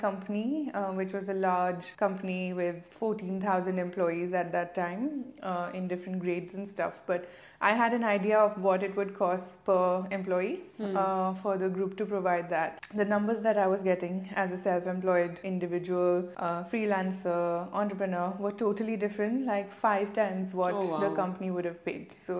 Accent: India; I grew up in India where there is no medical insurance largely.

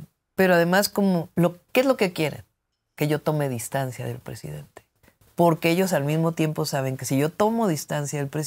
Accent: Mexico City, Mexico; born there; yo nací en la Ciudad de México.

